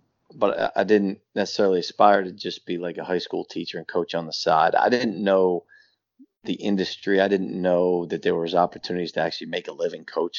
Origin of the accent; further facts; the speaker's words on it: Massachusetts, United States; I was from Massachusetts, you know, like, I didn't grow up in Philly.